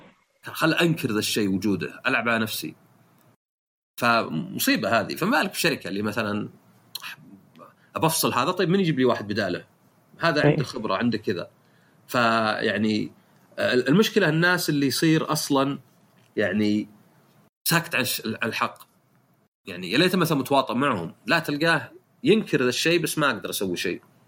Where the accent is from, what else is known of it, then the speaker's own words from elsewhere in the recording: Saudi Arabia; هذا في معظم العالم يعني حتى عندنا في السعودية